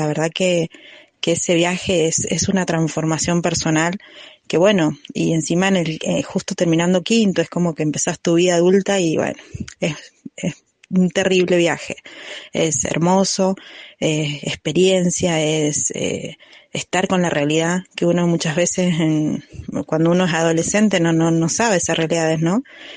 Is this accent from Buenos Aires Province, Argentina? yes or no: no; San Rafael, Mendoza, Argentina; acá de San Rafael.